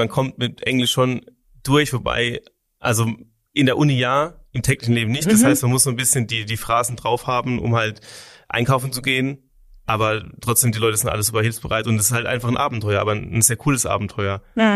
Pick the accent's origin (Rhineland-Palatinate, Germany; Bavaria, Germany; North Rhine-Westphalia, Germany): Rhineland-Palatinate, Germany; also born or lived in Istanbul, Turkey; ich bin auch aufgewachsen hier in der Nähe von Kaiserslautern, also nicht schon in der Südpfalz, aber jetzt nicht sehr weit weg.